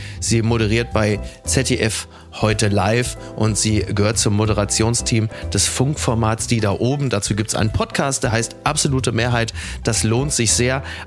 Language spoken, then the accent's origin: German; Kassel, Hesse, Germany; Ich komme aus der Weltstadt Kassel-Brauxel.